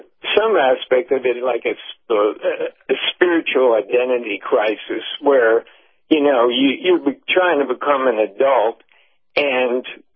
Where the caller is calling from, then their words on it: St. Petersburg, Florida, United States; Larry, I'm calling from St. Petersburg, Captain.